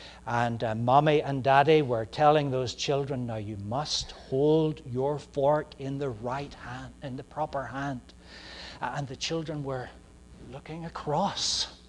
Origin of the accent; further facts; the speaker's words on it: United Kingdom; now in United States; I come from the British Isles, and in the British Isles, it is customary for us to hold our forks in our our left hands.